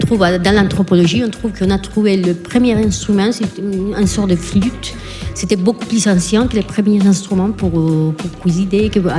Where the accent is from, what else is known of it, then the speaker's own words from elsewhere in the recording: Spain; moi je viens d'Espagne, mais en France c'est plutôt la même démarche